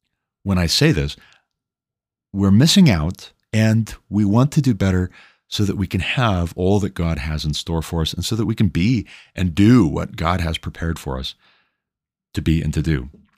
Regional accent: Montana, United States; the, I think, biggest paper in Montana, my home state.

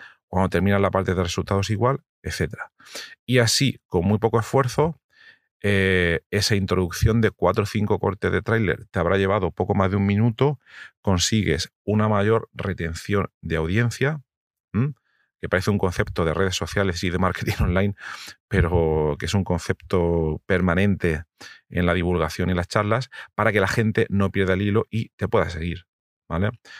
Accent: Region of Murcia, Spain; Que aguantéis el calor, los que no sois de Murcia, los que somos de Murcia no da igual.

